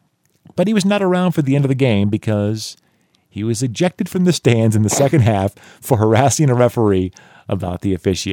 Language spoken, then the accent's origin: English; Iowa, United States; Oh, here's one from my home state, Waterloo, Iowa.